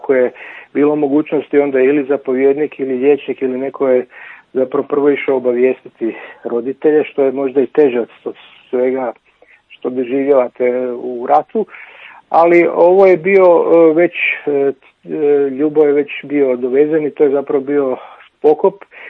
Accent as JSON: {"language": "Croatian", "country": "Croatia", "said": "Ono što je kod nas u Hrvatskoj zapravo dobro"}